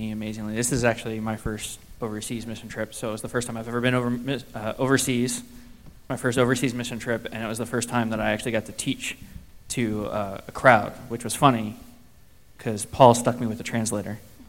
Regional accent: United States; because, again, I'm American

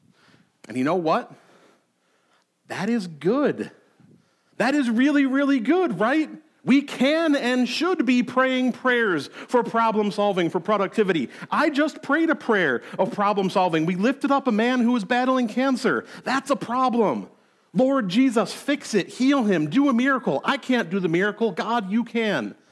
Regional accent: Clarence, New York, United States; I grew up in Clarence. It was about 5-10 minutes away

